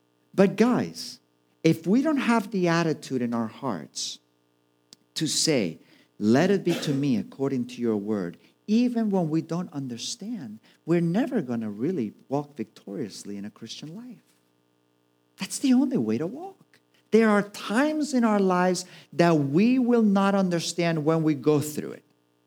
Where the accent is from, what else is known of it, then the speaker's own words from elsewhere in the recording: Mallorca, Balearic Islands, Spain; I am from Mallorca. Both my parents are Spanish. I was born, raised here.